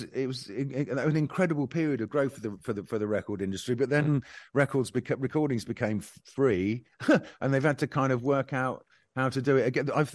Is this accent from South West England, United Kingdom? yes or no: yes; Bournemouth, South West England, United Kingdom; when I was growing up in Bournemouth, there was bands playing in many venues every night